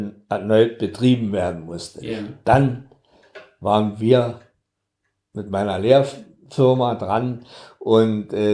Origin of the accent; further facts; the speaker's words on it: Spremberg, Brandenburg, Germany; Ich komme aus Spremberg, ein Textil, eigentlich eine Textilgegend, so wie die ganze Lausitz es war.